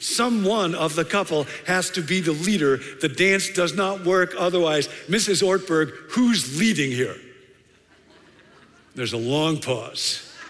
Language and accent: English; Rockford, Illinois, United States; I grew up in Rockford, Illinois, in a Swedish family, in a Baptist church, in a Midwestern town.